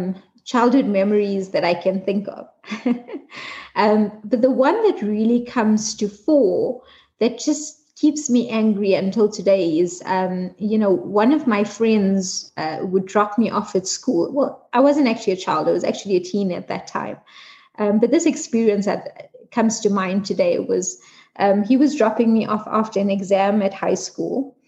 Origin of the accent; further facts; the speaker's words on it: South Africa; growing up in South Africa, living in a community that the apartheid government sort of put us according to our races